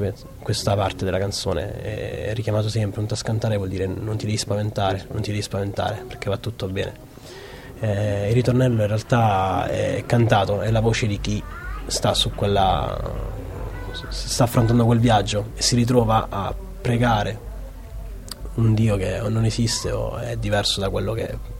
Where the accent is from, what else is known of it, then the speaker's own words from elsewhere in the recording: Pantelleria, Sicily, Italy; perché io sono siciliano, vengo dalla Pantelleria